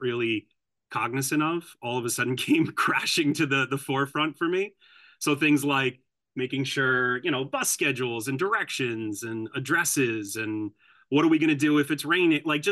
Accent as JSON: {"language": "English", "town": "North Bergen", "region": "New Jersey", "country": "United States", "tie": "born there", "said": "So I was born in North Bergen, New Jersey, and grew up for the first 5 years of my life here in the same city I now live and teach in."}